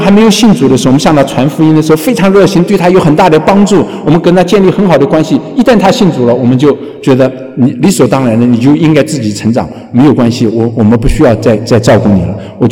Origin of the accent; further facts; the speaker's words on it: China; 还是我们中国人